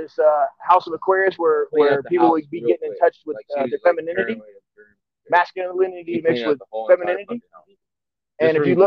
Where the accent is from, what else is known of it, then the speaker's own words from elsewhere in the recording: California, United States; I'm not from Kentucky, no. I'm from California.